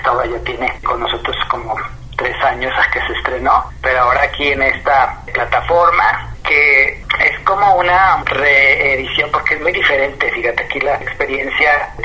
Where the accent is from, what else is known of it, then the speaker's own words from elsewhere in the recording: Guadalajara, Jalisco, Mexico; soy originario acá de Guadalajara.